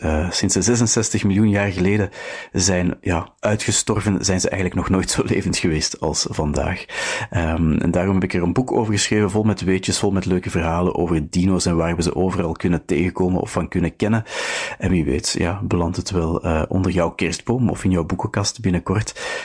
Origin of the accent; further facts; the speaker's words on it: Grimbergen, Flanders, Belgium; ik ben geboren en getogen in Grimbergen, in Stroombeek om precies te zijn.